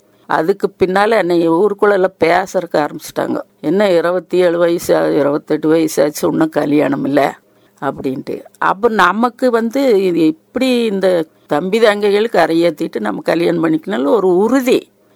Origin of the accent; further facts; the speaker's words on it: Uppilipalayam, Tamil Nadu, India; born there; நான் வந்துங்க சிங்காநல்லூர் பக்கத்துல உப்புலிவளையம், அது நான் பிறந்த ஊரு, கல்யாணம் பண்ணி கொடுத்தது பாப்பநாயக்கம் பாளையம்.